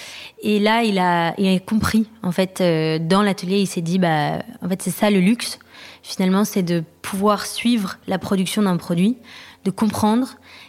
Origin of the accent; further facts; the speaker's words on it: France; on est arrivé à Paris avec Alfred en 2020, on est rentré à Paris puisqu'on est français, mais on a habité longtemps à l'étranger.